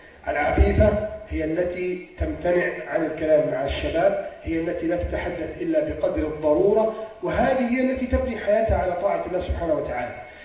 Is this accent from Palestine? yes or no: no; Alexandria, Alexandria Governorate, Egypt; مستيكه دي عندنا في اسكندريه، معرفش انتوا عندكم هنا بتسموها ايه؟